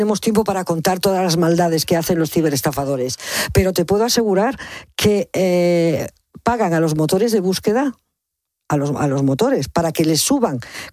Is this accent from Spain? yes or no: yes; Galicia, Spain; como buena gallega y como tú, somos desconfiados de nacimiento.